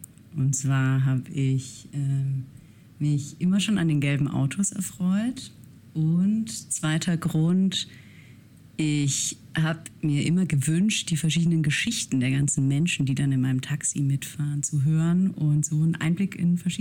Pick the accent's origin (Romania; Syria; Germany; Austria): Germany; Ditzingen, Baden-Württemberg; Ich komme ursprünglich aus Ditzingen. Das ist ein bisschen außerhalb von Stuttgart. Und genau, da bin ich aufgewachsen. Bin aber halbe Österreicherin.